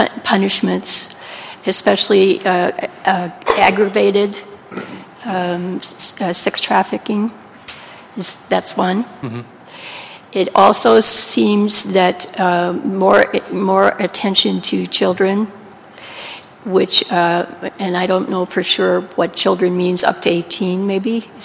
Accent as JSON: {"language": "English", "town": "Billings", "region": "Montana", "country": "United States", "said": "I'm from Billings, and this is not a new topic at all for me or for the community in Billings."}